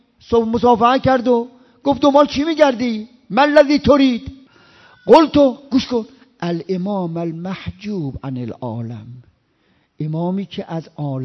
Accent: Ahvaz, Khuzestan, Iran; قلت من الاهواز، من از بچه اهوازم.

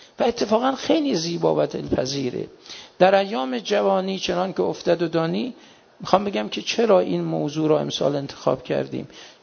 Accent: Mashhad, Razavi Khorasan, Iran; بابا من بچه مشهدم، ها؟

